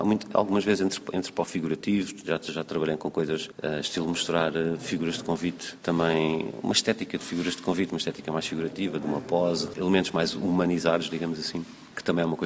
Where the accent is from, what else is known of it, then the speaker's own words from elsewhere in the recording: Portugal; Como português pensei, bom, as fachadas dos edifícios são azulejos. Em Lisboa, em Portugal, é uma coisa muito comum